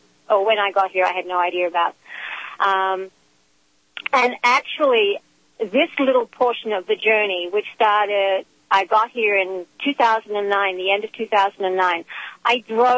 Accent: Australia; moved away; when I was raised in Australia and I'd been away for, at that point, 23 years.

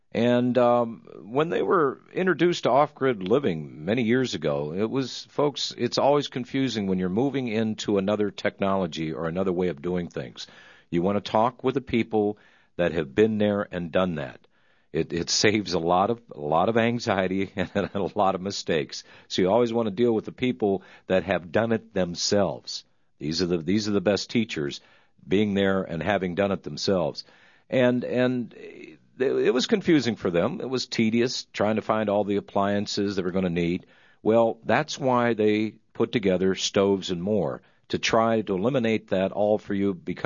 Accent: Pennsylvania, United States; Here's a guy from New Ringgold, Pennsylvania, my home state.

